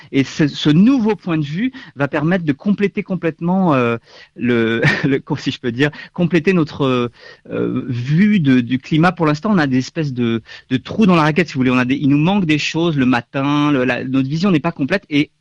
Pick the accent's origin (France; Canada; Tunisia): France; je suis français